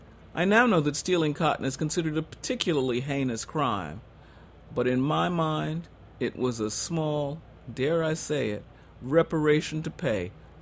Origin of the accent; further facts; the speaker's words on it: Northern United States, United States; I'm a Northerner, and as one who was well on the road to adulthood when the Civil Rights Accommodation Act was passed 50 years ago in 1964, Mississippi was a place to fear.